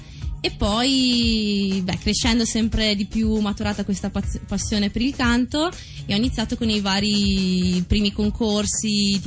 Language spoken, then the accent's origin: Italian; Trentino-Alto Adige, Italy; E beh, cantante trentina e sì, sono qui per parlare appunto della mia musica.